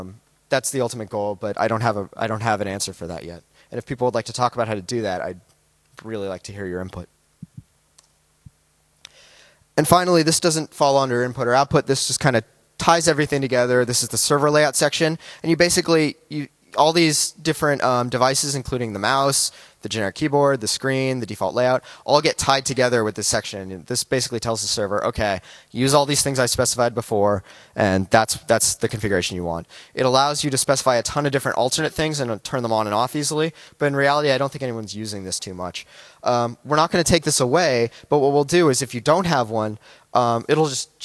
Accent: United States; In this case, because I'm American, you use US

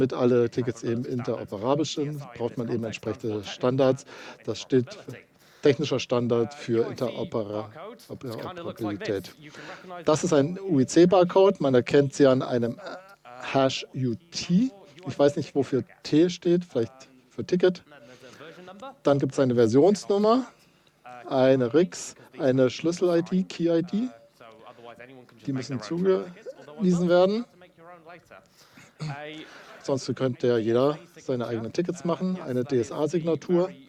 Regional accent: Wales, United Kingdom; German is a second language; now in Germany; Also, ich bin aus Wales, was im Vereinigten Königreich liegt, aber ich lebe aktuell in Deutschland.

